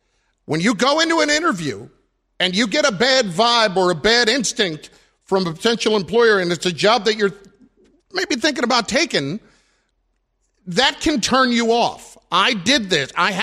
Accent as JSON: {"language": "English", "region": "New Jersey", "country": "United States", "said": "I'm from New Jersey."}